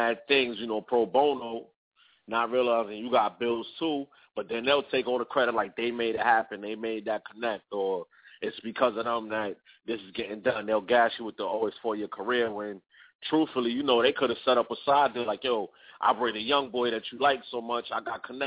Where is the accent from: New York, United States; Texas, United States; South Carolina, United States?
New York, United States; Y'all ain't know, I'm from New York, you know, New York underground scene